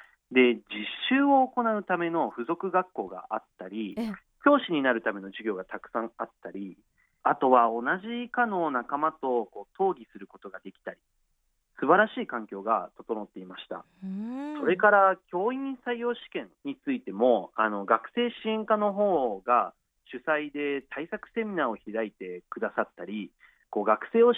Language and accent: Japanese; Yamanashi, Japan; もちろん生まれ育ったこの山梨で学びたいという理由もありましたが